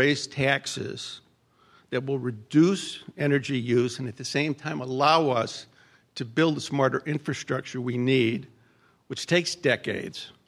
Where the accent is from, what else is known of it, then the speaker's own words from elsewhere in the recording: Georgia, United States; I'm a visitor from Georgia.